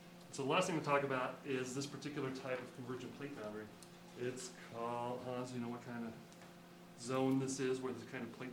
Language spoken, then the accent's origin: English; Washington, United States; So I'm from in the middle, I'm from Washington, and I just lump them all together and call them the one.